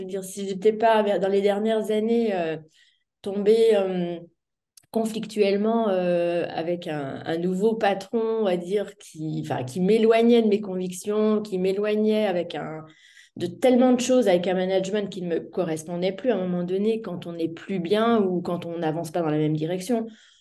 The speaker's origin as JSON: {"language": "French", "region": "Bourgogne-Franche-Comté", "country": "France", "moved": "as an adult", "said": "je suis originaire du Jura, donc pas du tout alsacienne à la base, même si ça fait 30 ans voilà, que je suis en Alsace. J'ai vécu dans un petit village entre, je dirais, les vaches et le lait"}